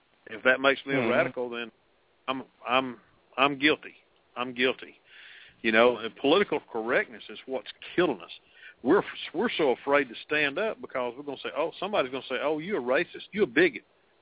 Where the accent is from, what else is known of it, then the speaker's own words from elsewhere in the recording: United States; That's part of being an American, in my opinion.